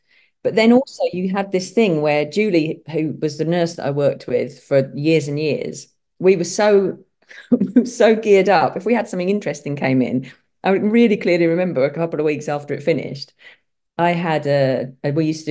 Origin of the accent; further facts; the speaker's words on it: South East England, United Kingdom; accent: Kent; because a lot of people recognize my terrible Kent accent.